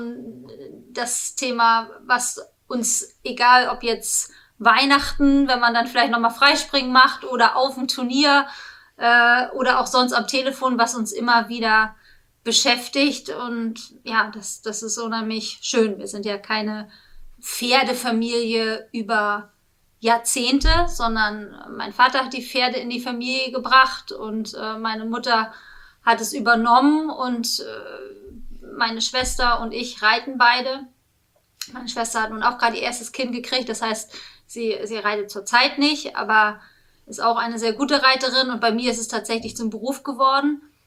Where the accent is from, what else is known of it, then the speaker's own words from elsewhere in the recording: Hamburg, Germany; born there; ich bin ja in Hamburg geboren